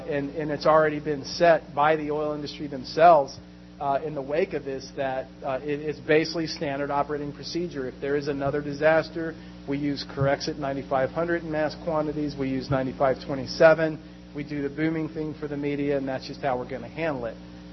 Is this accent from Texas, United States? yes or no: yes; Houston, Texas, United States; I'm from Houston originally, and I spent a lot of my youth down in Galveston